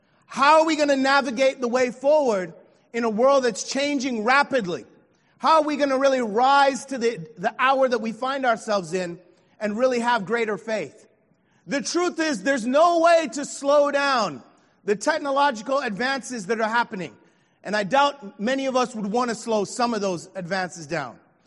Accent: Virginia, United States; I'm from Virginia. I know y'all are sophisticated Baltimore people. We keep it real simple in Virginia.

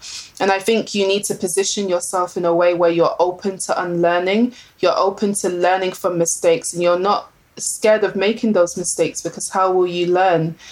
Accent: Nigeria; first of all, I'm African, I'm Nigerian.

